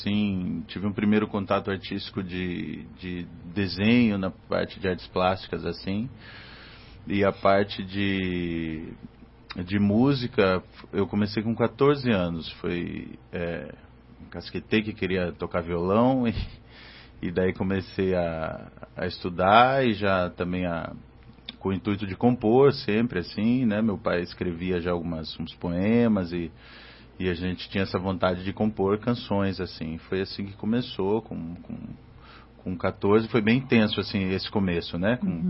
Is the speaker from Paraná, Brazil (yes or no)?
yes; Curitiba, Paraná, Brazil; vim de Paranavaí, né? Nasci em Paranavaí, mas vim para Curitiba com neném ainda, né? Uhum. Com menos de um ano.